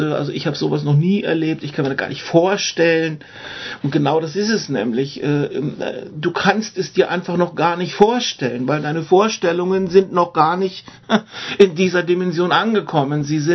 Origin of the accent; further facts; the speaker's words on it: Germany; weil auch wir als Deutsche wollen es doch mal auch immer wirklich genauer wissen.